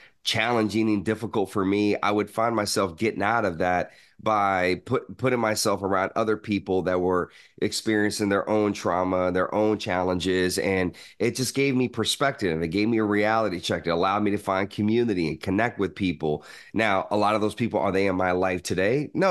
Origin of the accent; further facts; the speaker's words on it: Shreveport, Louisiana, United States; So I was born in Shreveport, Louisiana. Like I said, my father wasn't in my life. He left when I was 9 months old. early and you know, for the first 9 years of my life, I lived in Louisiana